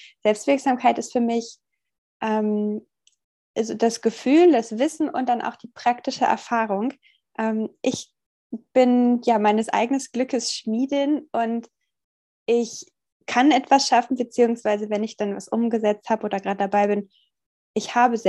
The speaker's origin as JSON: {"language": "German", "town": "Castrop-Rauxel", "region": "North Rhine-Westphalia", "country": "Germany", "tie": "born or raised there", "said": "Mitglied im Kinder- und Jugendparlament in meiner Heimatstadt Castrop-Rauxel."}